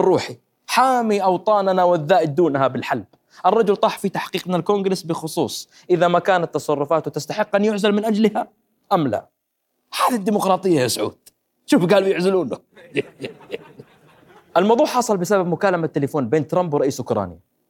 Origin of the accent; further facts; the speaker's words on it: Saudi Arabia; اللي صاير إنه إحنا الآن كسعودية عظمى انقصفنا